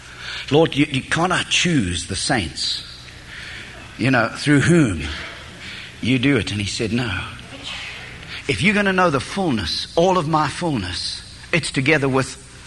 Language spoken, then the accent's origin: English; South Africa; I was raised in South Africa.